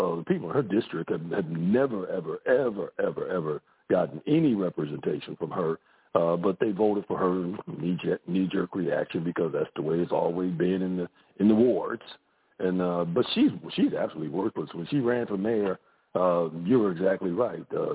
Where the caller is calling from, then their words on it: Houston, Texas, United States; from Houston.